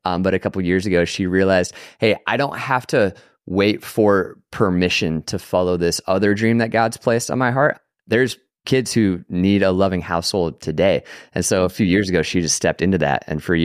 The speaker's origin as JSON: {"language": "English", "region": "Colorado", "country": "United States", "moved": "as an adult", "lives_now": "Austin, United States", "said": "I'm the teaching pastor at Red Rocks Austin. And so I'm from Colorado, but moved to Austin, Texas 6 years ago with my brother and our best friend to plant Red Rocks."}